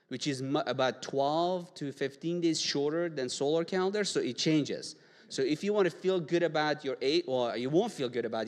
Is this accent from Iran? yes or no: yes; Iran; I grew up in Iran.